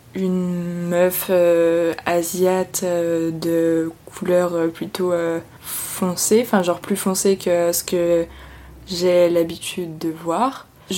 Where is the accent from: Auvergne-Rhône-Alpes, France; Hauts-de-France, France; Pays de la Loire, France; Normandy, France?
Auvergne-Rhône-Alpes, France; Je répondais toujours moi je suis savoyarde.